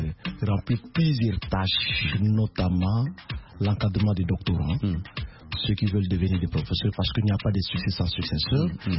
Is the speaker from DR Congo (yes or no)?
yes; DR Congo; et surtout chez nous, en République démocratique du Congo, c'est l'expression populaire.